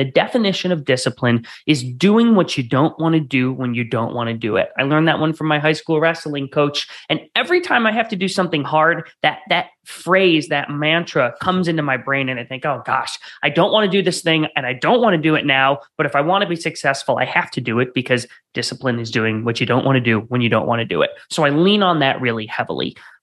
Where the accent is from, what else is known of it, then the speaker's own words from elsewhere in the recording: Rochester, New York, United States; people from Rochester, my hometown